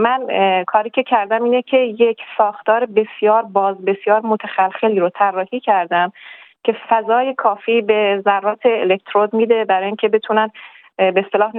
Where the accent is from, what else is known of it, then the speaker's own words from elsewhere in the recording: Iran; moved away as an adult; now in Australia; من 7 سال پیش از ایران به استرالیا مهاجرت کردم که دکترا بگیرم. من در ایران در رشته مواد تحصیل کرده بودم در دانشگاه شیراز و تهران